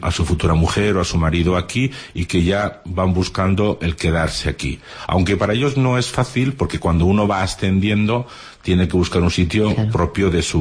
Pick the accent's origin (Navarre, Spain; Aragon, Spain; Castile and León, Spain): Navarre, Spain; now in Pamplona, Spain; Porque yo soy de la Ribera, entonces me cae de paso cuando bajo para allá, pero no es tan habitual. En cambio, ya viviendo aquí en Pamplona